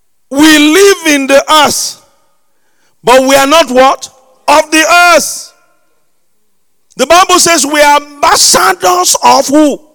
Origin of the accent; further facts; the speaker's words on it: Nigeria; You are looking at somebody who is a former Nigerian.